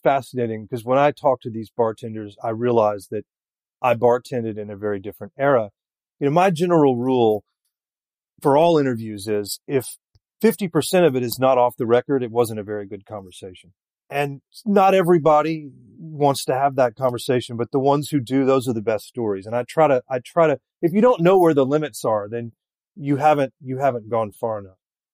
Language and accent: English; Louisiana, United States; Well, I'm doing a Sazerac piece because I'm from Louisiana, so I wanted to focus on that just purely because it's kind of a hometown cocktail.